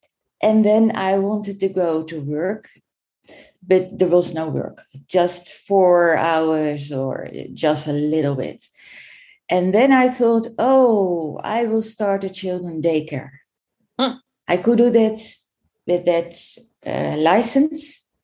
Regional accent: Schiedam, South Holland, Netherlands; born there; English is a second language; So I was born in Schiedam.

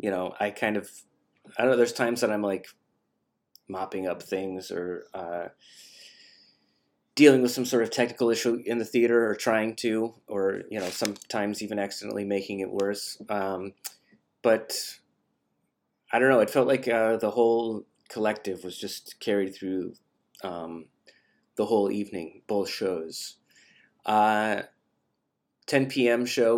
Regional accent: Cleveland, Ohio, United States; now in Louisville, United States; As somebody who I moved here years ago from Cleveland, Ohio, kind of the same region, not really, but a little bit.

